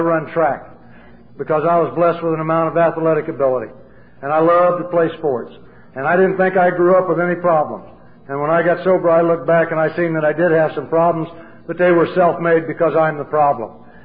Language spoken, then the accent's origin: English; Danville, Illinois, United States; When I was growing up in Danville, Illinois, and I visualized and thought about what alcoholics looked like